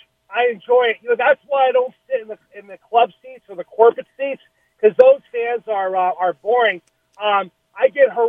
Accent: Weston, Massachusetts, United States; Well, you know, I'm actually a Boston boy, and I grew up in Weston, Mass.

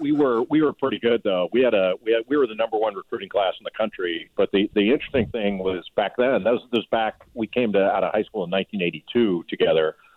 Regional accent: Los Angeles, California, United States; I grew up in Los Angeles

